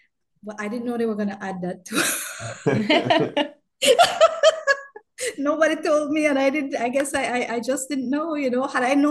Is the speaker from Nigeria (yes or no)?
no; Belize City, Belize District, Belize; first language English; I'm speaking English, and that's my main language. We speak Creole too, but English and Creole, that's our main languages. But a large population do speak Spanish, and but we identify more with being Caribbean, at least persons like me who's from Belize City.